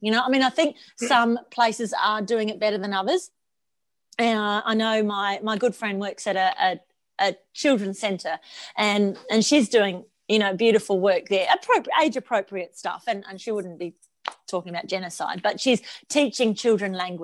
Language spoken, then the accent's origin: English; Australia; Yeah, born and raised. Yes.